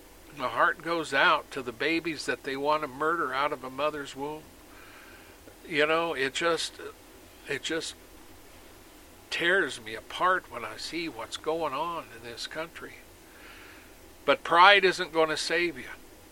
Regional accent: United States; And I use America a lot because I'm an American. I'm here in America.

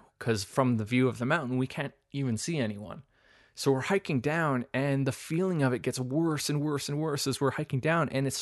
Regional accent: Canada; We're totally Canadian. We're ice fishing out there.

